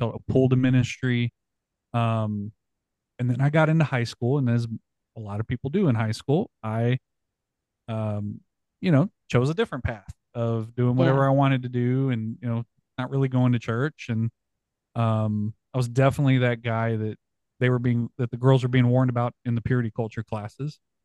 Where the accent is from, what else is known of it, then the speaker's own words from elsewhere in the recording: Texas, United States; I am a millennial. I am an elder millennial, but I am a millennial. So I grew up down here in South Texas.